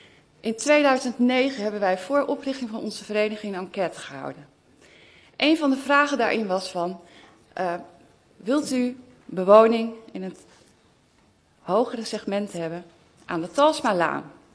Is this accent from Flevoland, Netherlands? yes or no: yes; Flevoland, Netherlands; now in Renkum, Netherlands; En sinds een jaar of 9 wandel ik elke ochtend door Park Hartenstein. Ik ben opgegroeid in de Noordoostpolder. En de tegenstelling Renkum-Noordoostpolder is erg groot.